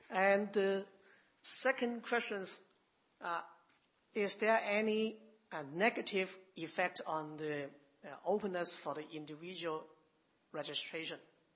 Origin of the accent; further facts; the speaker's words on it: Macau; from Macau.